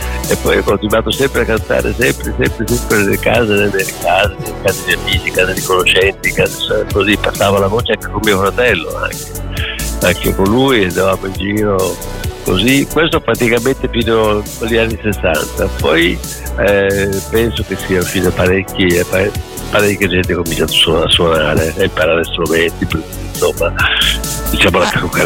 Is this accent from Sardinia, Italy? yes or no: no; Piacenza, Emilia-Romagna, Italy; also born or lived in Cremona; noi eravamo piacentini, sia la mamma che papà che loro, e invece noi trovavamo nel cremonese, da Lucano, da Sorrisina, per posti lì, proprio nella campagna, nel Cascina.